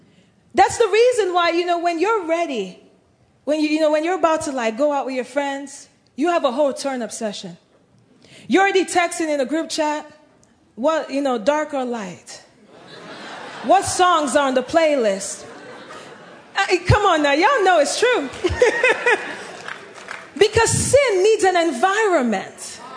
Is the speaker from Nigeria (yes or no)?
yes; Nigeria; I'm Nigerian. In my country, sometimes in the movies